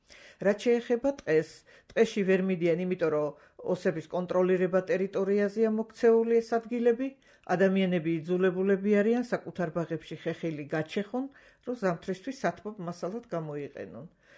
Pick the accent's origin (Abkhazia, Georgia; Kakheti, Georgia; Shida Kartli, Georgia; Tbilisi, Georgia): Shida Kartli, Georgia; მე დიდი ლიახვის ხეობიდან ვარ.